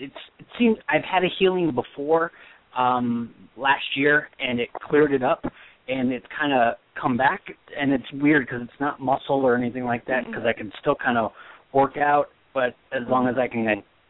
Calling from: Arizona, United States; I'm calling from Arizona.

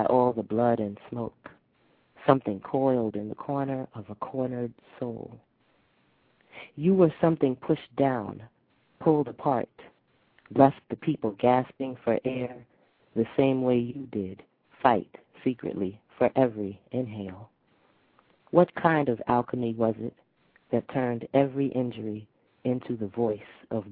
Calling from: New York City, New York, United States; I'm calling from New York City.

